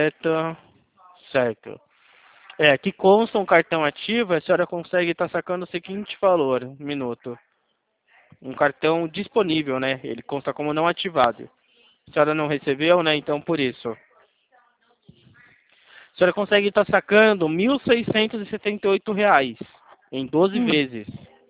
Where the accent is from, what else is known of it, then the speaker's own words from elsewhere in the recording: Atibaia, São Paulo, Brazil; Eu sou de Atibaia, interior de São Paulo.